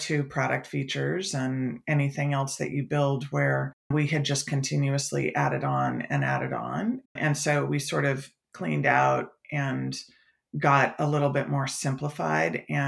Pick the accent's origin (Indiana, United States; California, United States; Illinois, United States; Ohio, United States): California, United States; also born or lived in New York; I'm actually from California, but had been living in New York over a five-year period.